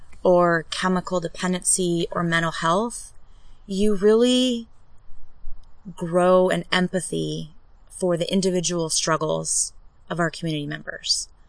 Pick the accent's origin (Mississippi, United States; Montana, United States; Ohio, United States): Montana, United States; Roundup; also born or lived in Puyallup, Washington; So Pierce County born. And then in the fourth grade, our parents fell in love with Montana. So we moved to Montana and were raised in a very small town called Roundup, just north of Billings an hour. And we graduated high school there.